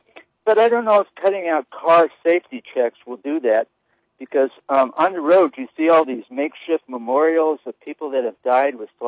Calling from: Pahoa, Hawaii, United States; I'm calling you from Pahoa on the Big Island where the hurricane did the most damage.

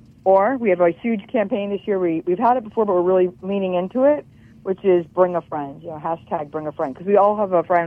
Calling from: West Palm Beach, Florida, United States; I am calling from Florida, West Palm Beach, Florida.

